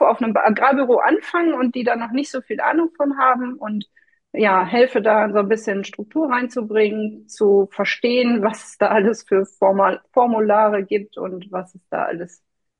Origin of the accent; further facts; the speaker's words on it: North Rhine-Westphalia, Germany; Ich komme aus dem Kreis Kleve.